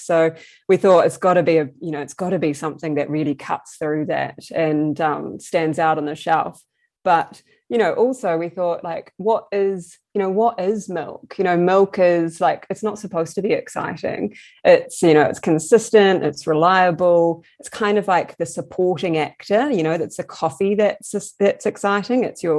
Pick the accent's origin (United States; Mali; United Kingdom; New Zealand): New Zealand; Taranaki; so I'm from Taranaki and, you know, very strong dairy ties there.